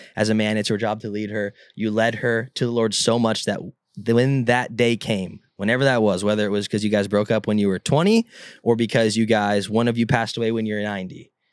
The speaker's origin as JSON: {"language": "English", "region": "California", "country": "United States", "tie": "born or raised there", "said": "Like, I grew up in Southern California, and I don't go in the ocean."}